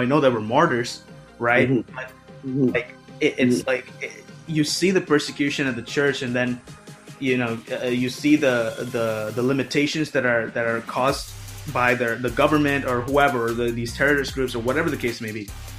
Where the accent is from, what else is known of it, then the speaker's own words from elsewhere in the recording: Kerala, India; also born or lived in Middle East; I'm not Middle Eastern. I was just born in the Middle East. I am Indian. I'm South Indian. I'm called Malayali. Like, that's what they call us.